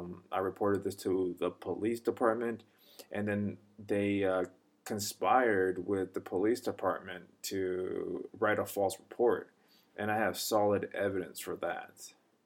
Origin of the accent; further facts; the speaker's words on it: California, United States; I grew up around California, and then I end up working in California.